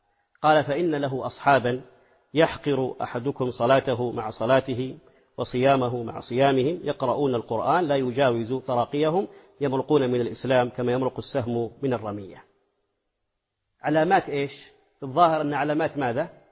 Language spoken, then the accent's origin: Arabic; Saudi Arabia; عندنا في السعودية